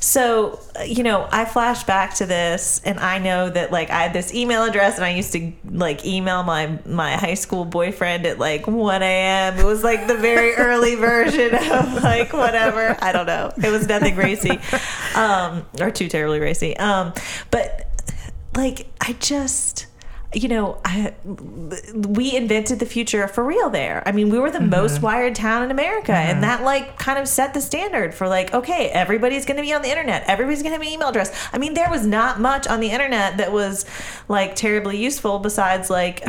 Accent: Blacksburg, Virginia, United States; Look, folks, just remember, I grew up in Blacksburg. My dad worked at Virginia Tech, so...

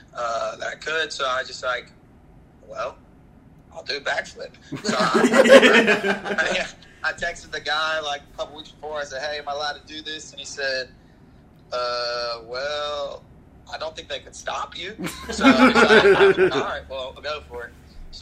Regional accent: Lexington, Kentucky, United States; one of my buddies just tagged me something on Facebook because I'm from Lexington.

